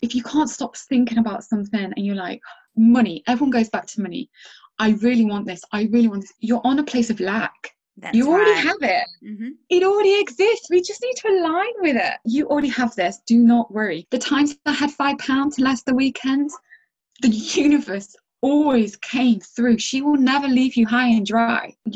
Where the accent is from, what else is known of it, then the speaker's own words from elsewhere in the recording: United Kingdom; So for an example, as British people, when we're out in the street, we're like, good morning, good morning.